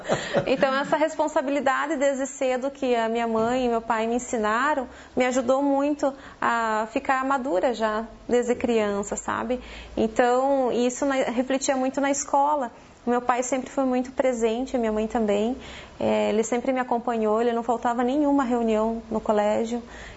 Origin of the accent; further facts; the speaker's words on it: Porto União, Santa Catarina, Brazil; born there; eu tenho 34 anos, eu nasci em Porto União, né, no Hospital São Brás.